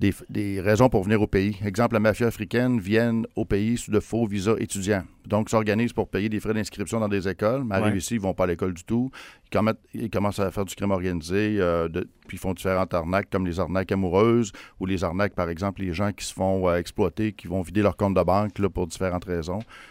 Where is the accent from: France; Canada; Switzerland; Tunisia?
Canada; on fait nos valises, on retourne au Canada, on est Canadien.